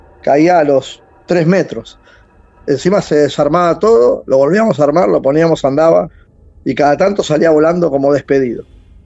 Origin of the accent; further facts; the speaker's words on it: San Fernando, Buenos Aires Province, Argentina; De Buenos Aires, San Fernando.